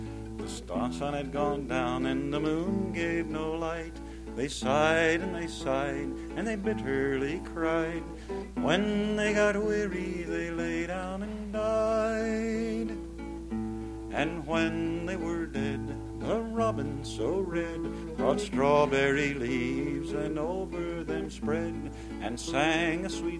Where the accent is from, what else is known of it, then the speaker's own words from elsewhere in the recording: West Virginia, United States; also born or lived in Illinois / Michigan / Missouri / Pennsylvania; now in Georgia, United States; some 32 years ago when I was growing up in West By God, Virginia. And I have so far lived in Illinois, Michigan, Missouri, Pennsylvania, West Virginia, Texas, Florida, and now Georgia, and I'm getting ready to move to North Carolina.